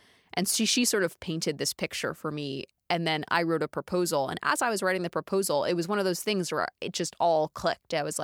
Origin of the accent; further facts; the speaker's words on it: Dallas, Texas, United States; the fact that I grew up in Dallas, Texas, and the influences from that, the television shows I watched and the movies I was obsessed